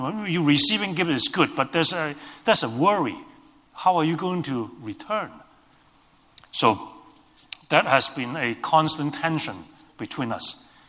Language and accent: English; Hong Kong; English is a second language; And so I still remember in the early 70s, we grew up in Hong Kong.